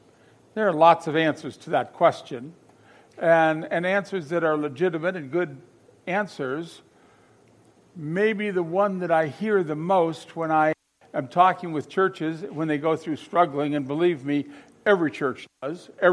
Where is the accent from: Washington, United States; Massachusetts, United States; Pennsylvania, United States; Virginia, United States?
Pennsylvania, United States; I grew up in Erie County, Pennsylvania. So I lived 3 or 4 miles from Lake Erie.